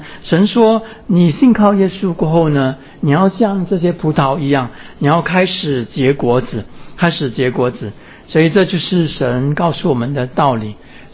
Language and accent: Chinese; Singapore; 我们是新加坡人啊，新加坡人很少种菜、种花、种果的。